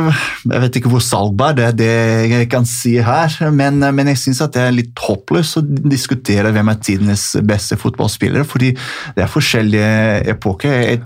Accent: Brazil; Norwegian is a second language; Men som brasilianer så ja

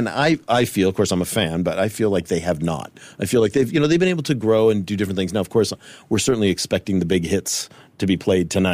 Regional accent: Chicago, Illinois, United States; I had a friend of mine came out to visit from Chicago, my hometown

